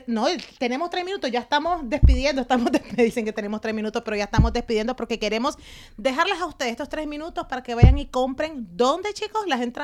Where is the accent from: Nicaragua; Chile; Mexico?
Nicaragua; Amigo, les recuerdo que yo soy de Nicaragua, pero hoy me entero que se llama Amigo Invisible en España.